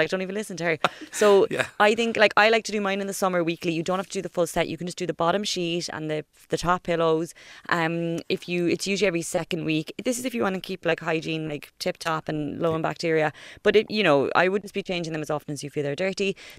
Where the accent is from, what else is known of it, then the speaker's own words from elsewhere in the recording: Cork, Munster, Ireland; accent: Cork; this is when my Cork accent comes out now